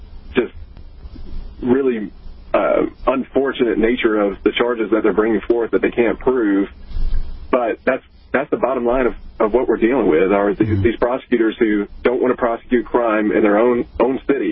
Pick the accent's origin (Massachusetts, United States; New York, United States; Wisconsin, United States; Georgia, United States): Georgia, United States; especially in my hometown and rural North Georgia